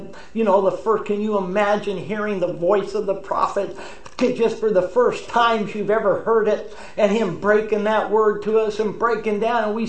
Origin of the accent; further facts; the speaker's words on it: California, United States; You know, we're all from Southern California.